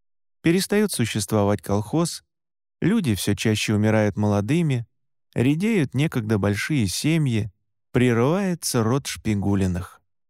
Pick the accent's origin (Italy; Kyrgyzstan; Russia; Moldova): Russia; Siberia; По мере взросления все больше убеждался в том, что именно поэтому я настоящий сибиряк.